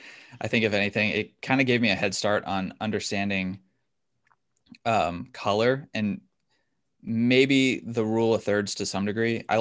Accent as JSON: {"language": "English", "region": "California", "country": "United States", "tie": "born or raised there", "said": "I grew up in the San Francisco Bay Area near like Skywalker Ranch and Lucas Valley and that kind of area."}